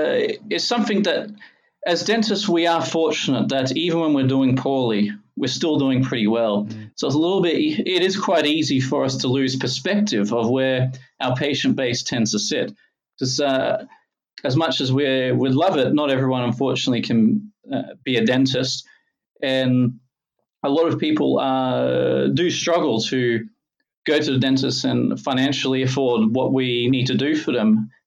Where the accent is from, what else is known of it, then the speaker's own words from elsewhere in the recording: Logan, Queensland, Australia; And I grew up in Logan, and unfortunately, we weren't the most financially friendly family.